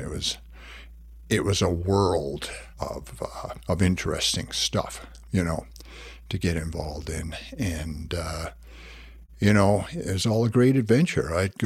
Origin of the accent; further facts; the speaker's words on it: Montreal, Quebec, Canada; And I grew up in Montreal, and I used to fish some of the little streams in the Laurentians for brook trout.